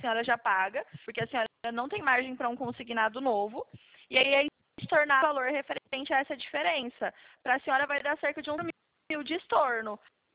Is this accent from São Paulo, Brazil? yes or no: yes; São Paulo, Brazil; eu sou do estado de São Paulo.